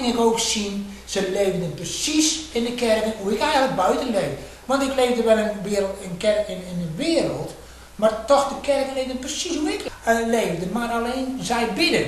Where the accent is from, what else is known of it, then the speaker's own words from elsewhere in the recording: Urk, Flevoland, Netherlands; born there; also born or lived in Australia; Zo heb ik een tijd lang in Australië geleefd. Na 6 jaar ging ik voor het eerst weer terug naar mijn geboortedorp